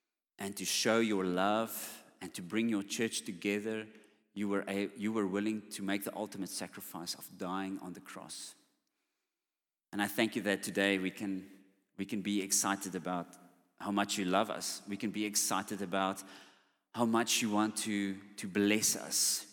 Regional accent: Eindhoven, North Brabant, Netherlands; and I come all the way from Eindhoven to attend Shofar

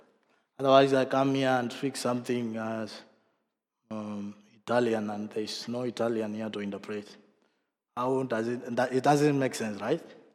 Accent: Kenya; first language Kamba; English is a second language; my mother language is a different called Kamba, and then he's speaking fluently in church. It's so amazing, so beautiful. And I remember in my university days in Kenya

